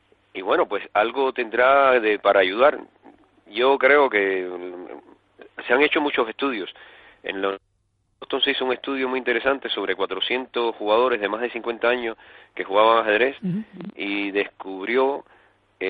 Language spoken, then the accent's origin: Spanish; Cuba; moved away; Yo soy cubano.